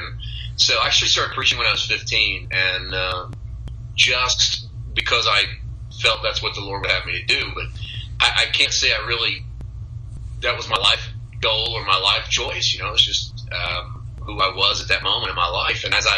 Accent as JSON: {"language": "English", "town": "Poplar Bluff", "region": "Missouri", "country": "United States", "tie": "born or raised there", "said": "became a pastor in 2004 in my hometown in Missouri, Poplar Bluff, Missouri."}